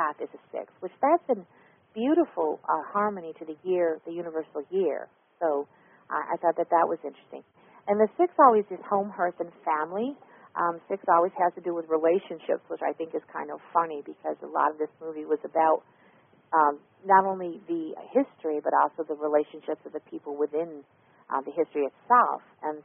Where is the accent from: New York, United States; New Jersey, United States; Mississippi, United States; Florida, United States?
New York, United States; being a New Yorker originally, I'm born and raised in New York